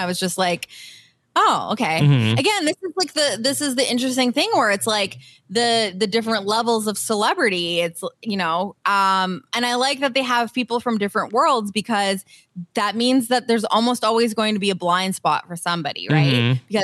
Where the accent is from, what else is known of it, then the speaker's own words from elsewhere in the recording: Canada; I mean, again, I am also a Canadian and I don't know my American history.